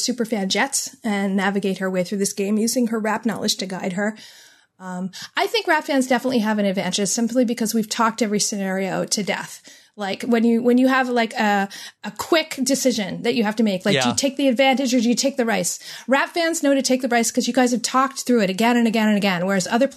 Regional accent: Canada; Like, speaking, like, I'm a Canadian, so speaking as someone who took 8 years of French, and I still can't speak it to save my life.

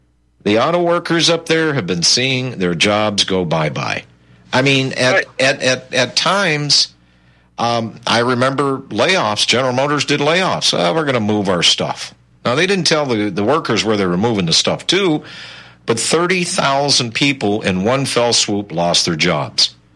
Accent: Michigan, United States; now in Texas, United States; Now, I've been down here in Texas for 20-plus years. I came from Michigan.

